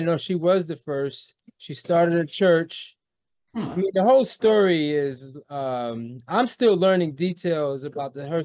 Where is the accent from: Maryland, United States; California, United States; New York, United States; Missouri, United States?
New York, United States; Monticello; Yeah, so I grew up in a small town, upstate New York.